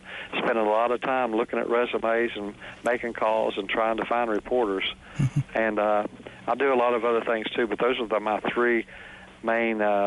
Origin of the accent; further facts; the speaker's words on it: West Virginia, United States; I really don't know what it is, but I think West Virginians are just a little different